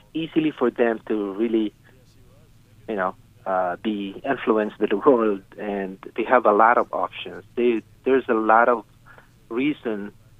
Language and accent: English; Coatesville, Pennsylvania, United States; We're from Coatesville.